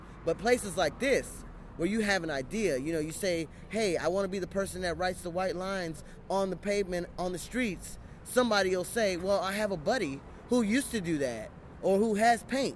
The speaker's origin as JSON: {"language": "English", "town": "Miami", "region": "Florida", "country": "United States", "also_born_or_lived": "Washington, D.C.", "lives_now": "New Orleans, United States", "said": "I moved here a year ago. From Washington, D.C. I'm originally from Miami. And I moved here a year ago."}